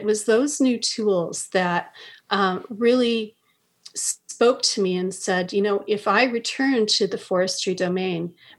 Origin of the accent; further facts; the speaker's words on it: Prince George, British Columbia, Canada; I was born and raised in Prince George. I still have family there.